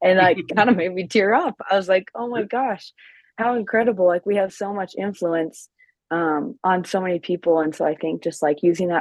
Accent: Coeur d'Alene, Idaho, United States; I'm from Coeur d'Alene, so it's not that far of a drive

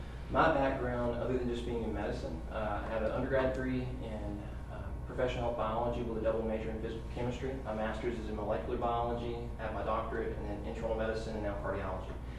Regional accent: Alabama, United States; moved away as an adult; now in Bowling Green, United States; So, disclaimer, I'm not from Kentucky originally. I'm actually from Alabama, Roll Tide.

